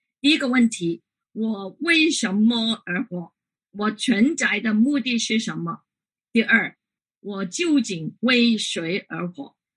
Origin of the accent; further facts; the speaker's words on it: Guangdong, China; Chinese is a second language; 我是广东人，所以我的国语应该不是很灵光，希望你们可以包容。